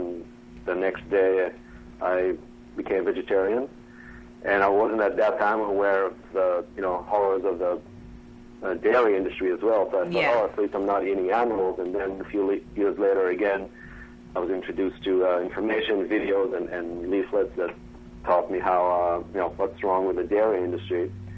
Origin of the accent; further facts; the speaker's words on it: Haifa, Haifa District, Israel; like in cities like Tel Aviv or where I grew up in Haifa.